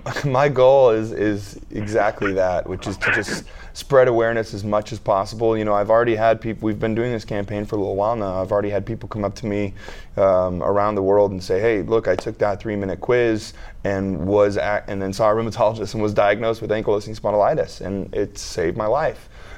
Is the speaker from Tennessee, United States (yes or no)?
no; Las Vegas, Nevada, United States; You know, I'm from Las Vegas, so I have a little Vegas luck on my side, I think.